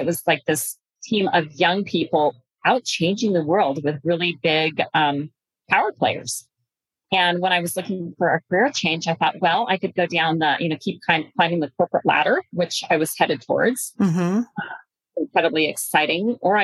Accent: Colorado, United States; Back in high school, I grew up in Colorado, and I got turned on to this notion of finding the good in the world.

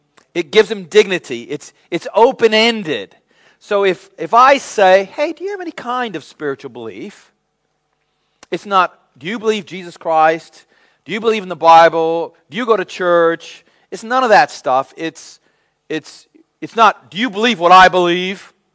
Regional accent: United States; I'm pretty optimistic. I'm an American. I see the glass half full.

